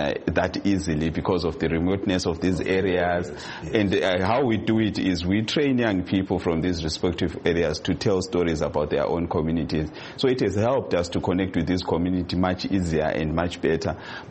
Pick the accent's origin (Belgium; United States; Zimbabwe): Zimbabwe; Plumtree, Matabeleland South; in Plumtree, my hometown, we use Kalanga.